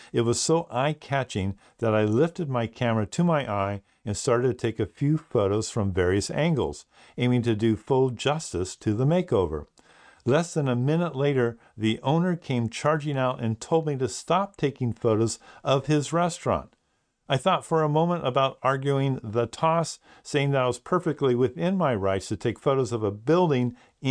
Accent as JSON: {"language": "English", "town": "Bath", "region": "South West England", "country": "United Kingdom", "tie": "born or raised there", "said": "even in my hometown of Bath in the UK"}